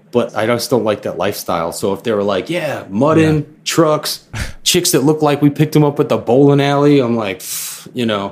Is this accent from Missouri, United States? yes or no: no; Florida, United States; me growing up in Florida, I just always hated like the trucks going by with like the rebel flags and mudding and all that.